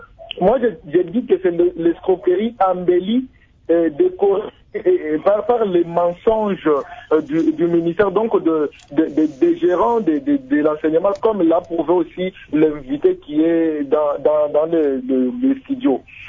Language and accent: French; Kabinda, Lomami, DR Congo; À Kabinda, ma ville natale